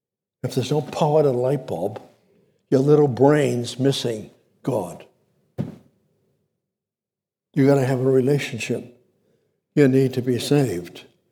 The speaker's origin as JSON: {"language": "English", "town": "Somerville", "region": "Massachusetts", "country": "United States", "tie": "born or raised there", "said": "when I was raised up in Somerville, Boston, the north end of Boston"}